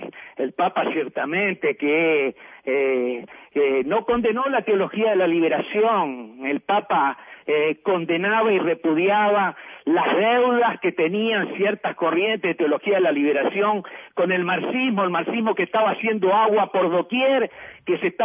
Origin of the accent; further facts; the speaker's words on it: Uruguay; moved away; sigo siendo sobre todo uruguayo, rioplatense, mercosureño, latinoamericano